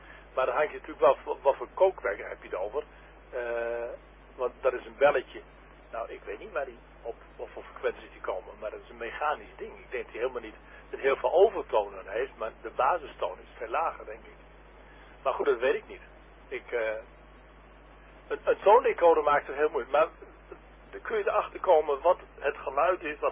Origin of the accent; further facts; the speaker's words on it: Haren, Groningen, Netherlands; het is, ik kom uit Haren. Ik woon in Haren. Geboren in stadje, Groningen.